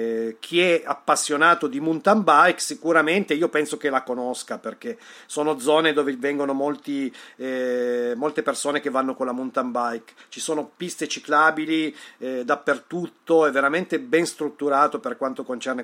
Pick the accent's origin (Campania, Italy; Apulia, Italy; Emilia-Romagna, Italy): Emilia-Romagna, Italy; Ferrara; moved away as an adult; also born or lived in Turin; now in Germany; Io sono da 10 anni che sono qui in Germania, sono venuto perché io vengo dal nord Italia, sono di Ferrara, ma ho vissuto 35, forse 36 anni a Torino, quindi mi sento un po' più torinese